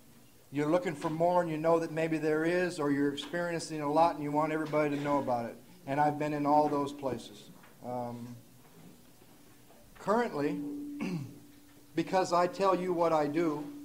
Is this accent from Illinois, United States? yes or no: no; Santa Monica, California, United States; also born or lived in Denver; I am from Santa Monica. I got sober in Denver, Colorado, August 17th, 1982, and spent my first 4 years of sobriety in Denver